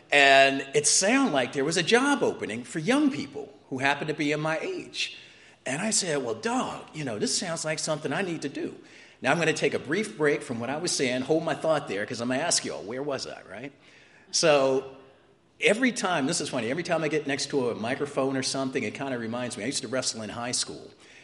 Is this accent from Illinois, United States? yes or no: no; Baltimore, Maryland, United States; But when I was a kid, I remember in Maryland, I grew up in Baltimore.